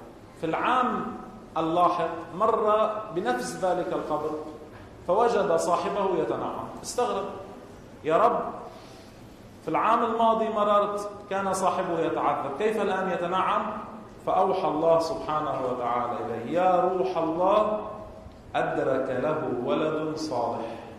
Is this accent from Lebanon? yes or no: yes; Lebanon; هلا عندنا بلبنان منا عادة جارية في اصطلاح الأثلاث